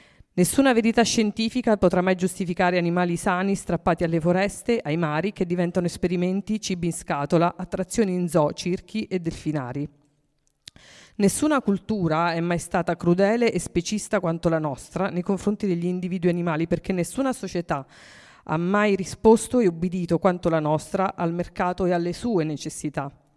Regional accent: Pescara, Abruzzo, Italy; Nel mio, attualmente in Abruzzo, io sono di Pescara

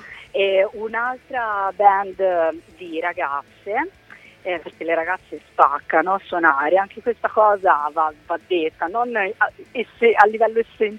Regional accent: Pisa, Tuscany, Italy; sono pisana

